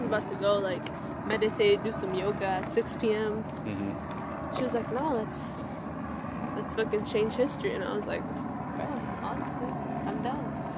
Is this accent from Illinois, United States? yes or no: no; Irving, Texas, United States; I am from Dallas. Born and raised in Irving, Texas, actually.